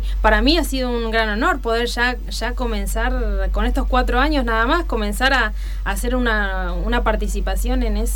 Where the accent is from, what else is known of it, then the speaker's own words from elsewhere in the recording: Tandil, Buenos Aires Province, Argentina; now in Neuquén, Argentina; Yo nací en Tandil, oriunda de Tandil, pero hace 20 años que vivo en Neuquén, así que es mi ciudad querida.